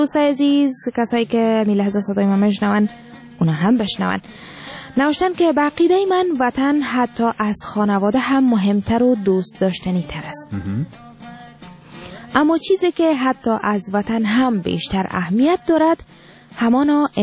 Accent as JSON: {"language": "Persian", "country": "Afghanistan", "said": "ما افغان هستیم، خود افغان میگیم"}